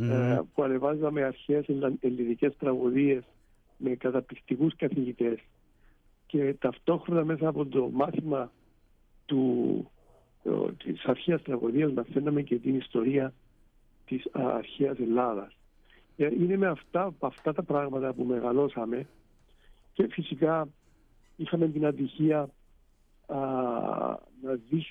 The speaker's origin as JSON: {"language": "Greek", "town": "Morphou", "region": "Nicosia District", "country": "Cyprus", "tie": "born there", "said": "Γεννήθηκα στον Παράδεισο. Και ξέρεις, ο κάθε ένας εκεί που γεννήθηκε είναι ο δικός του Παράδεισος. Τη Μόρφου, έτσι λέγεται"}